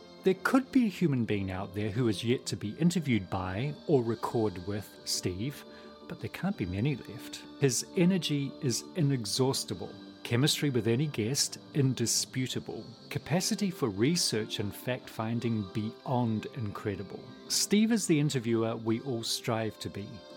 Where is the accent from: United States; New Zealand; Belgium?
New Zealand; from New Zealand